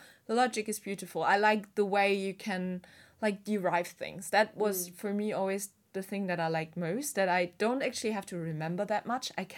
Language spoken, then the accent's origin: English; Mainz, Rhineland-Palatinate, Germany; And there was this one course in my hometown university in Mainz